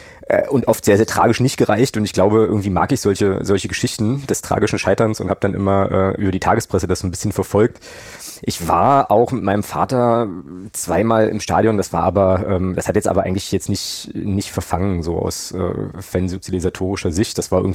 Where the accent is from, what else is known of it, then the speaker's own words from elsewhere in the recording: Magdeburg, Saxony-Anhalt, Germany; ich bin in Magdeburg geboren und aufgewachsen